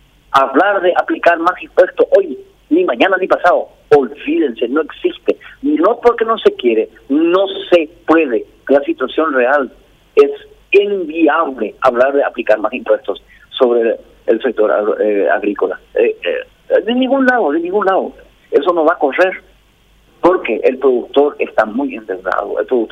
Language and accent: Spanish; Paraguay; orgullosos nos sentimos como paraguayos